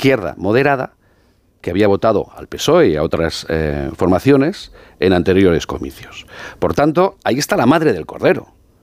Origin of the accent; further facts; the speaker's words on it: Aragon, Spain; salvo en mi tierra, en Aragón